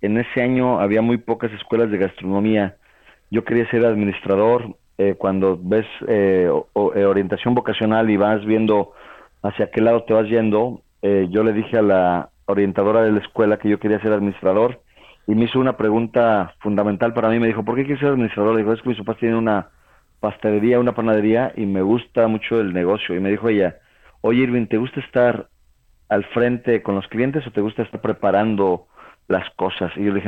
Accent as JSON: {"language": "Spanish", "town": "Toluca", "region": "State of Mexico", "country": "Mexico", "moved": "as an adult", "said": "Entonces yo a los 20 años, prácticamente 19 años, me fui a estudiar, me fui de Toluca a vivir a Puebla"}